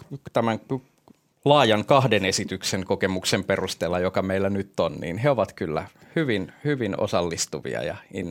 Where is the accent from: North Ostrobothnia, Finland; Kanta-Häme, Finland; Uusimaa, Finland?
Kanta-Häme, Finland; Riihimäki; Mä olen kyllä hämäläinen alkujani, että mä olen Riihimäeltä kotoisin